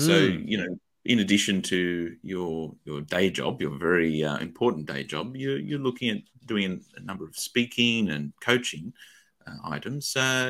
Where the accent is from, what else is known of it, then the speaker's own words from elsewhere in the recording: New South Wales, Australia; yes, no, I'm from New South Wales.